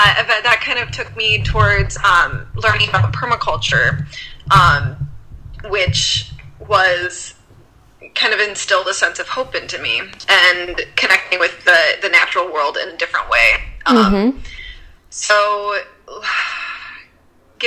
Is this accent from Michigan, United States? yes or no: yes; Michigan, United States; And going to those places and being like, oh, I'm from Michigan, and hearing people's responses.